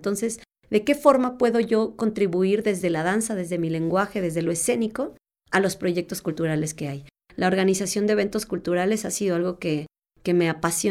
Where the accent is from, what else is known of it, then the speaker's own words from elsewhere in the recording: Tijuana, Baja California, Mexico; now in Cuernavaca, Mexico; Yo vengo de Tijuana y entonces pues dije aquí me quedo.